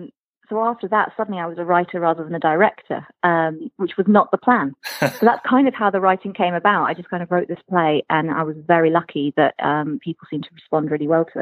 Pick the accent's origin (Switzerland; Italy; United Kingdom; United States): United Kingdom; Makenhampton, South West England; moved away as an adult; now in London, United Kingdom; called Makenhampton, which is outside of Cirencester. And yeah, so I grew up in Gloucestershire and then moved to London when I was 21.